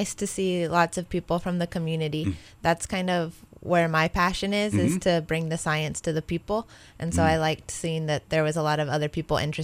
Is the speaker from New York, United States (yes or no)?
no; Arizona, United States; I grew up in Arizona.